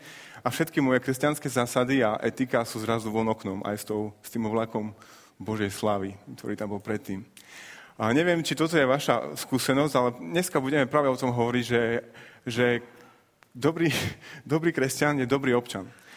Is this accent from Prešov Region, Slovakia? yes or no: yes; Prešov, Prešov Region, Slovakia; nie som typický západňar, som z východu. A k tomu patrí to, že sa z času na čas vraciam pozrieť svojich rodičov naspäť do zeme oplývajúcej mliekom a medom, do Prešova.